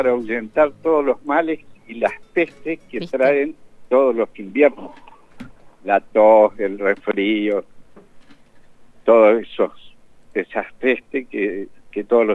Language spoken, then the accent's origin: Spanish; Corrientes, Argentina; Sí, soy correntino, así que es mi tradición.